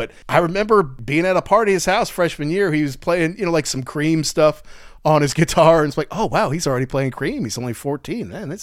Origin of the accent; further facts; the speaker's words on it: New York, United States; And being a New Yorker and a greater New Yorker